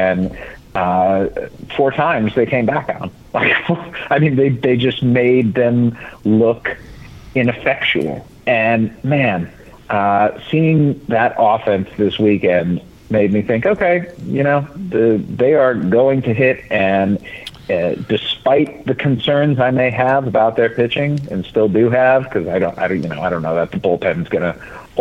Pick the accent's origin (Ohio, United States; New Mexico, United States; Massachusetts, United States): Ohio, United States; Cleveland; Actually, SummerSlam's in Cleveland this year, and I'm from Cleveland.